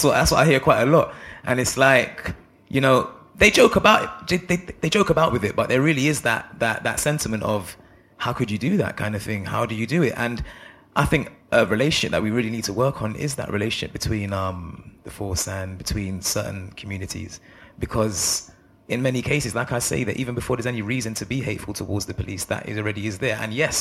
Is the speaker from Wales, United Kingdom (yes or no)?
no; London, United Kingdom; Growing up where I grew up in Northwest London